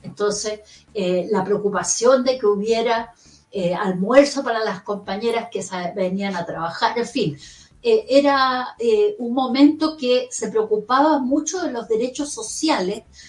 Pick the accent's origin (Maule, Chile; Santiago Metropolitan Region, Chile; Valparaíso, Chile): Santiago Metropolitan Region, Chile; Estación Central; moved away; la vivimos donde me crié en la Estación Central, la tremenda verticalidad de esta sociedad chilena tan estamental